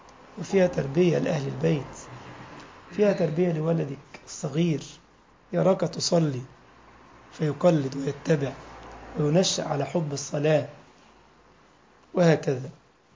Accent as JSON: {"language": "Arabic", "country": "Egypt", "said": "فرعون كان عندنا في مصر"}